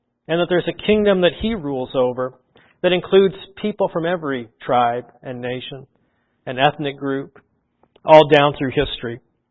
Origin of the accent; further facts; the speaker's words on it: Canada; now in United States; And I'm Canadian, I'm not American, but I've lived here for almost 20 years now.